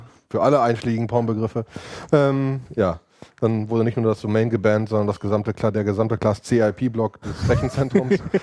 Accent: Cologne, North Rhine-Westphalia, Germany

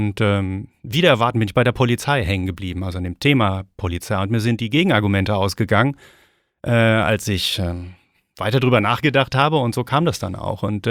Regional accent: Seligenstadt, Hesse, Germany; Ich komme aus Seligenstadt.

